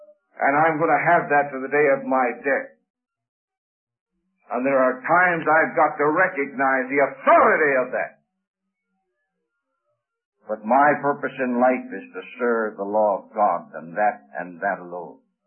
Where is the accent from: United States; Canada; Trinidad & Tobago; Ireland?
Canada; a lot of the fellows that I was brought up with in Canada, I go home, I see them.